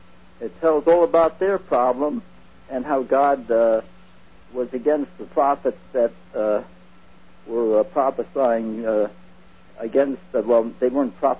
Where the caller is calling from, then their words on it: Schoharie, New York, United States; From Schoharie, New York.